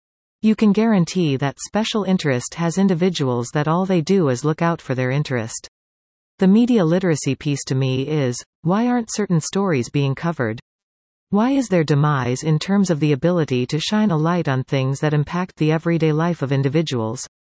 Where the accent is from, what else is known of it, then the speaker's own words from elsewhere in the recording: Denver, Colorado, United States; Growing up in Denver, we knew that what the black community experienced was closely aligned with the brown community. I was raised around the Black Panthers and the Brown Berets.